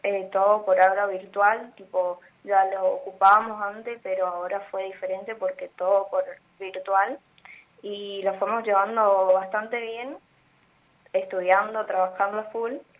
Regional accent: Posadas, Misiones, Argentina; Sí, somos de Posadas las dos.

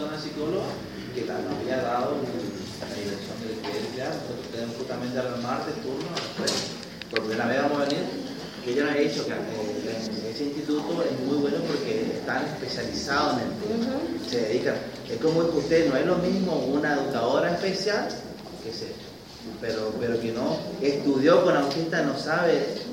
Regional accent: Misiones, Argentina; yo soy de Sanduicó, del interior acá de Posada

